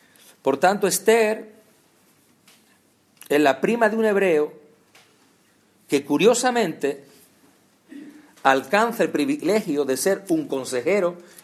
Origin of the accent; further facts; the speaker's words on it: Barcelona, Catalonia, Spain; No, no, yo soy catalán porque yo vivo aquí, yo nací aquí.